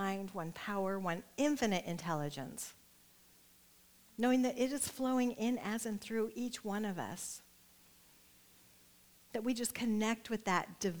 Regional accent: Nebraska, United States; I'm from Nebraska, so I'll say it how I say it

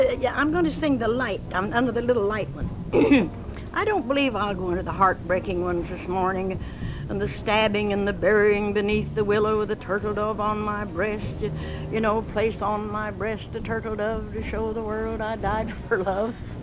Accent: Carthage, United States; born there; And my folks moved in here when I was born in Carthage. They came to Carthage.

